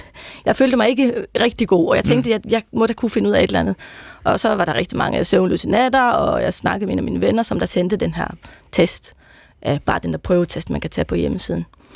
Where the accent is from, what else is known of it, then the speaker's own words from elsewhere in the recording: Faroe Islands; now in Denmark; Jeg kommer fra Færøerne og flyttede til Danmark i 2010.